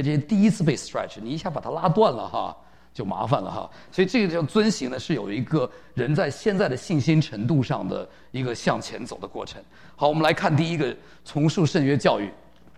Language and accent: Chinese; China; 我们大陆人啊已经习惯在谎言中生活